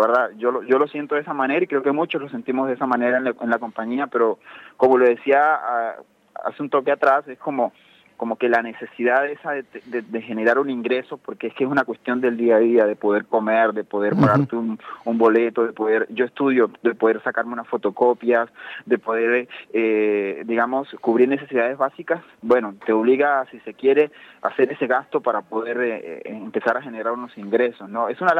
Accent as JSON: {"language": "Spanish", "country": "Colombia", "moved": "yes", "lives_now": "Argentina", "said": "Yo soy de Colombia."}